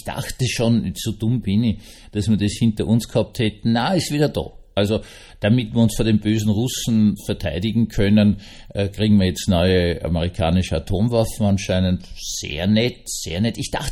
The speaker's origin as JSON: {"language": "German", "country": "Austria", "said": "Die EU zieht zwar nicht mit, aber wir als Österreicher tapfer, wie wir sind und fit, machen das."}